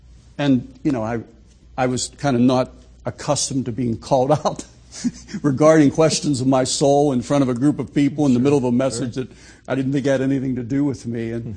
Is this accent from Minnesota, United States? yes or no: no; Pittsburgh, Pennsylvania, United States; Well, I was raised in Pittsburgh. And raised in the Presbyterian tradition